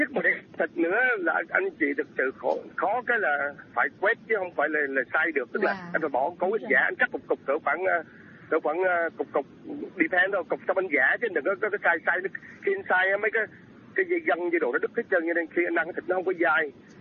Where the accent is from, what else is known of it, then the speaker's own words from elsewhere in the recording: Tam Kỳ, Quang Nam, Vietnam; em là chính gốc Tam Kỳ đó.